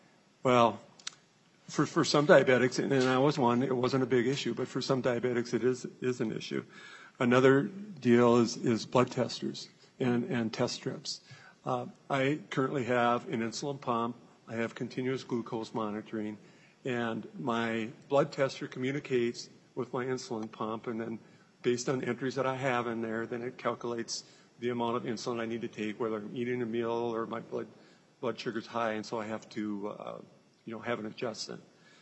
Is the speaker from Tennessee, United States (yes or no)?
no; Crosby, Minnesota, United States; I'm 62 years old, and I'm from Crosby, Minnesota, and retired.